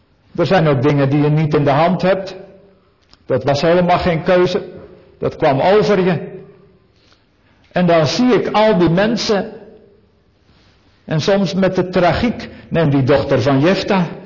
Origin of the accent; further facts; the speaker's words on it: Oud-Beijerland, South Holland, Netherlands; wij hadden vroeger een huisarts bij ons in Oud-Beierland, waar ik als kind woonde.